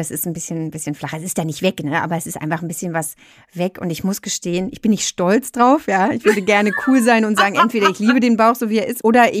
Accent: Berlin, Germany; ich komme ja aus West-Berlin

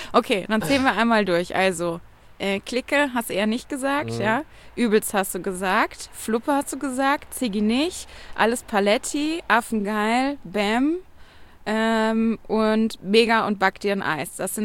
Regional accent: Bonn, North Rhine-Westphalia, Germany; Ich bin ja in Bonn groß geworden

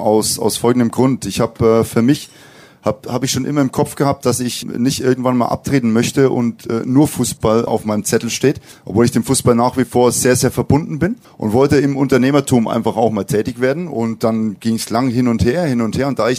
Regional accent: Bavaria, Germany; ich komme ja aus Bayern, da trinken wir auch sehr viel Bier

